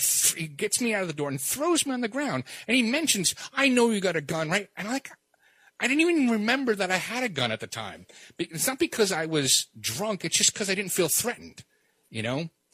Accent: Brooklyn, New York, United States; I grew up in Brooklyn.

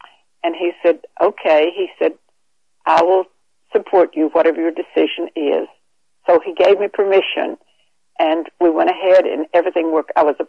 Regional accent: Oklahoma, United States; born there; now in Riverhead, United States; I was born in Oklahoma, but I've lived here for over almost 60 years.

